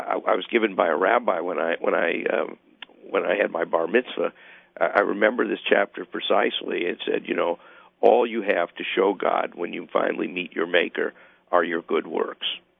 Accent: the South, United States; You're not going to understand the discrimination I grew up with in the South

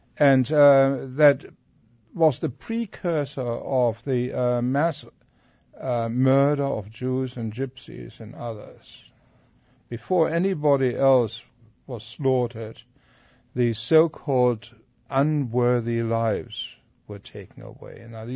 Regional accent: Germany; I'm from Germany. In Germany, we observe very, very carefully what's happening in the Netherlands

